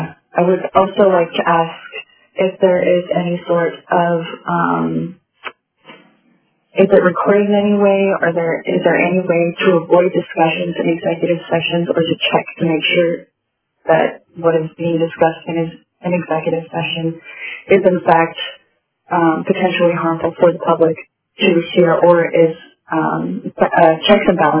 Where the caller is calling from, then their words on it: Eagle River, Alaska, United States; I am calling from Eagle River, Alaska, speaking for myself.